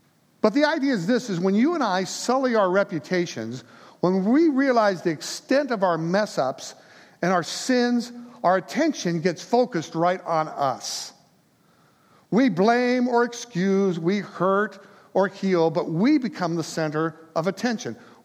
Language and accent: English; Long Beach, California, United States; growing up in Long Beach, California, I don't know a whole lot about fishing.